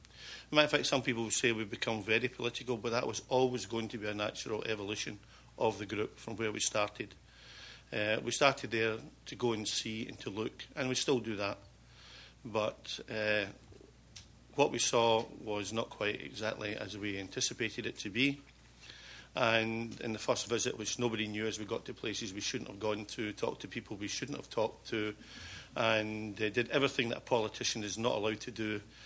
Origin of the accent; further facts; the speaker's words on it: Glasgow, Scotland, United Kingdom; Not Polish, as the gentleman last night that asked me where I came from. And I'm from Glasgow, and Glasgow's in the west of Scotland.